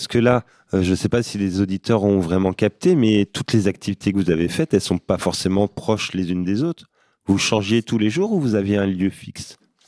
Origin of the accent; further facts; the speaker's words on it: Normandy, France; moi, je suis normand, hein, comme vous, mais un très mauvais normand.